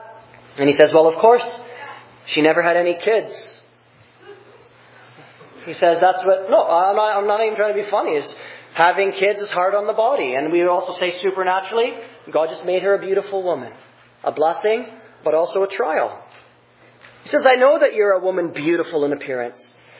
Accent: England, United Kingdom; I don't know. I'm not Hebrew. I'm English.

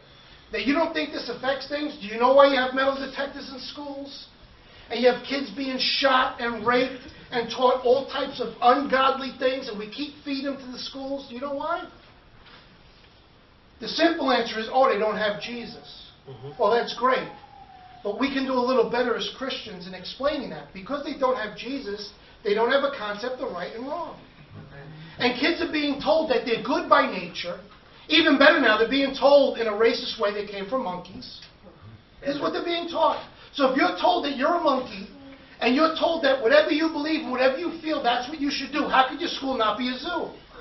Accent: Brooklyn, New York, United States; And I'm a pastor. I'm from Brooklyn. I know how the setup is.

